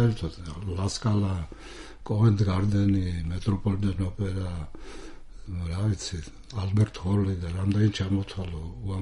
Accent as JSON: {"language": "Georgian", "region": "Racha-Lechkhumi and Kvemo Svaneti", "country": "Georgia", "said": "რაჭველი ვარ"}